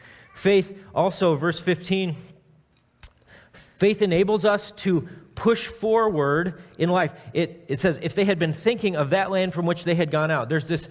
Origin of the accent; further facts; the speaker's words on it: Nebraska, United States; like I hail from Nebraska, and so many Nebraska people, we put our faith in the Cornhuskers